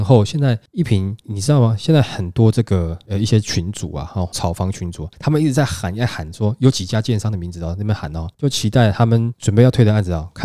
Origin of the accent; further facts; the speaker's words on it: Taiwan; 尤其我们台湾人又不是像那国外那种，就是你开几个小时去买个菜你都能接受，不可能啊。